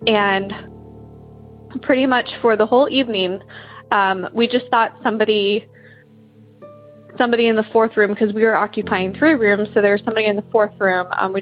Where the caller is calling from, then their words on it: Columbus, Ohio, United States; I'm from Columbus, Ohio.